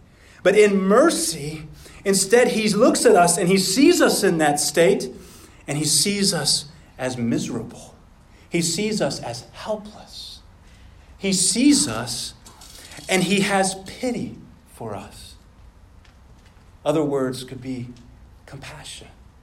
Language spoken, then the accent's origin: English; Midland, Texas, United States; I used to have a pastor back in Midland. I'm originally from Midland